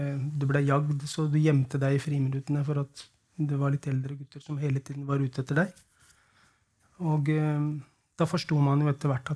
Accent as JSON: {"language": "Norwegian", "region": "Oslo", "country": "Norway", "tie": "born or raised there", "said": "jeg var cirka 7-8 år gammel når vi flyttet til Furuset fra Tøyen."}